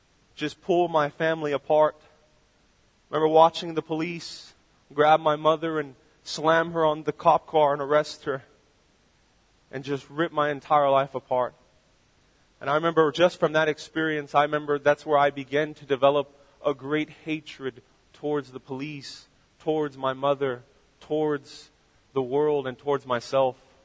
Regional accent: San Jose, California, United States; born there; And I was born in San Jose, California. And that's where I began my journey.

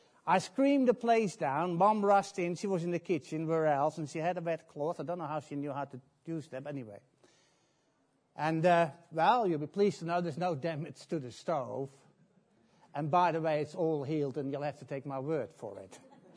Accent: Netherlands; English is a second language; As you can tell, I come from Holland, you know.

